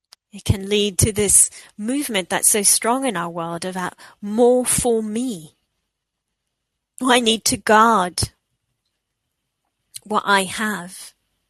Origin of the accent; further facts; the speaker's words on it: Israel; You know, I'm originally from Israel